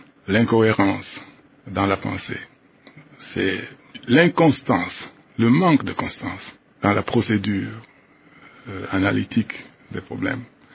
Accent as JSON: {"language": "French", "town": "Lubumbashi", "region": "Haut-Katanga", "country": "DR Congo", "tie": "born or raised there", "said": "Oui, j'ai grandi à Lubumbashi. J'ai fait mes études primaires à l'école officielle de la Katouba 2. J'ai fait mes études secondaires à l'Athénée de Katouba."}